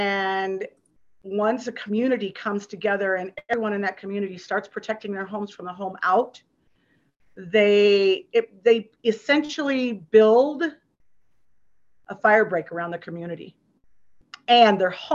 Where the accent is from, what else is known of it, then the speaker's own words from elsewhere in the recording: California, United States; Born and raised in Placer County, very, very, very familiar with wildland fires and the fire service.